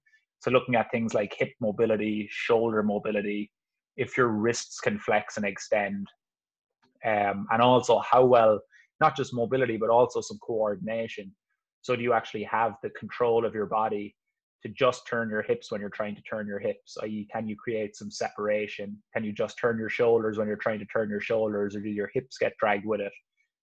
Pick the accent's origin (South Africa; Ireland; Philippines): Ireland; moved away as an adult; now in United States; I grew up in Ireland. I only moved to the US 3 years ago.